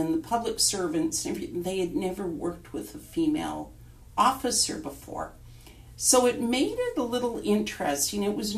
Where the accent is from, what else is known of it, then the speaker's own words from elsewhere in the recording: Calgary, Alberta, Canada; also born or lived in Richmond; I lived in Calgary, born and raised in Calgary, and in the early 70s